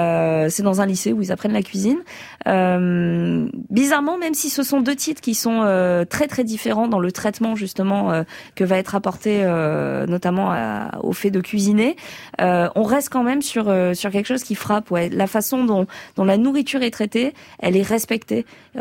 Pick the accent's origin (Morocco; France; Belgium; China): France; Montpellier, Occitanie; En plus, moi, je suis de Montpellier, alors tout ce qui est méditerranéen, on parle fort, etc.